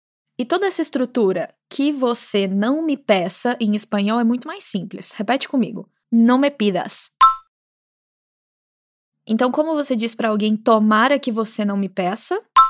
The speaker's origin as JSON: {"language": "Portuguese", "region": "Minas Gerais", "country": "Brazil", "said": "Como boa mineira, só tenho a agradecer, né?"}